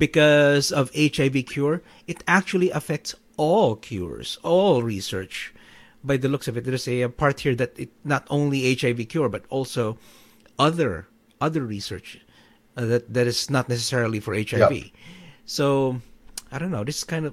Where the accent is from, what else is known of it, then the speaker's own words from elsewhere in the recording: Philippines; So yeah, congratulations to the Philippines, my home country, for winning